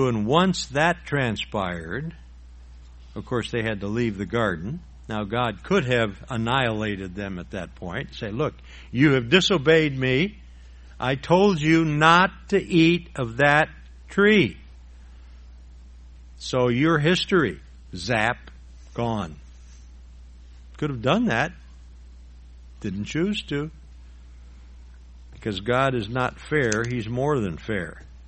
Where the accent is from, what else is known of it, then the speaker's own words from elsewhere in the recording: Chicago, Illinois, United States; I grew up around the Chicago area, in the suburbs of Chicago.